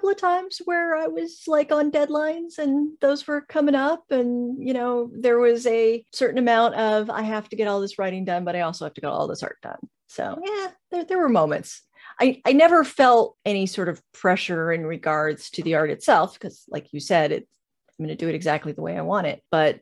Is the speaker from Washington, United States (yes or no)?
no; California, United States; So I come from Southern California.